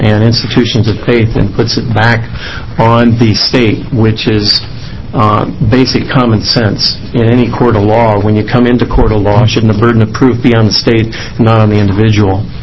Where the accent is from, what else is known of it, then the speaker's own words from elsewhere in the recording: Portland, Oregon, United States; I come from Portland, Oregon, and I work for the Seventh-day Adventist Church.